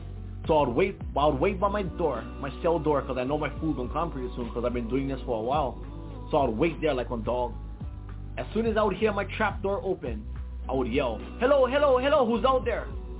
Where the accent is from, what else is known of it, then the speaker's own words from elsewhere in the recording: Hawaii, United States; because I was a punk from Big Island, because I was Hawaii's most wanted, because I was an escaped fugitive.